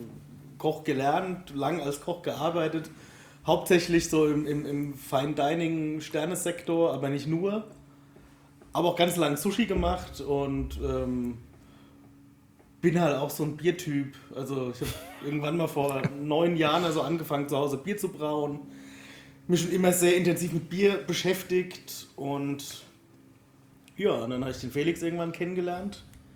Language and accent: German; Bavaria, Germany; Ich bin Unterfranke.